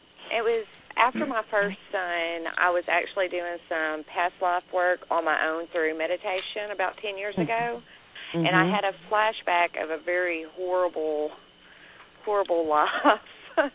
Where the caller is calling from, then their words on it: Arkansas, United States; Hey, I'm calling from Arkansas.